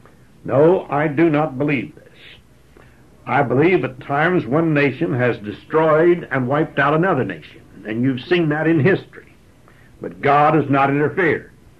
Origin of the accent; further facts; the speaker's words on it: United States; But that's not because I'm an American.